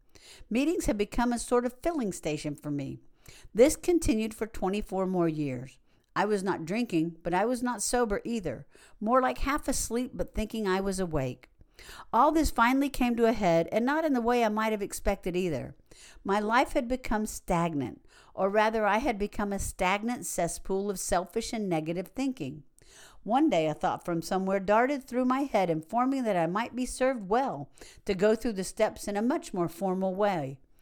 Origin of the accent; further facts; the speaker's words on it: Maryland, United States; moved away as an adult; I grew up in Maryland, where I lived for 51 years